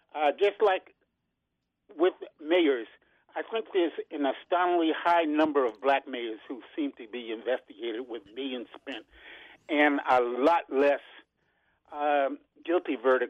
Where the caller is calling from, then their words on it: Upper Marlboro, Maryland, United States; from Upper Marlboro.